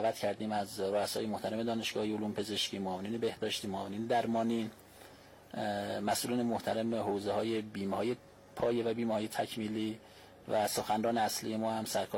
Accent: Tuyserkan, Hamadan, Iran; شهر با صفای توسرکان.

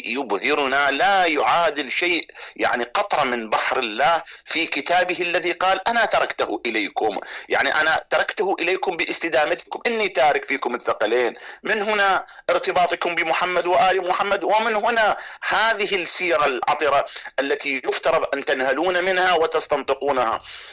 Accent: Iraq; أنا أتحدث يعني كعراقي

